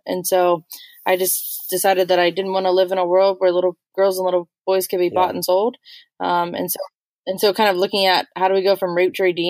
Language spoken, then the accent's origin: English; Columbus, United States; Yeah, I grew up in Columbus, and became a nurse.